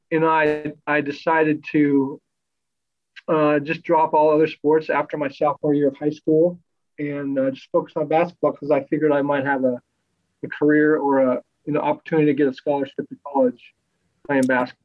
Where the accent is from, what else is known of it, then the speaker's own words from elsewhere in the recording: California, United States; now in Tustin, United States; I'm from Southern California. So actually, I live in Tustin, California right now. It's in Orange County, and been living here a while since I retired from basketball.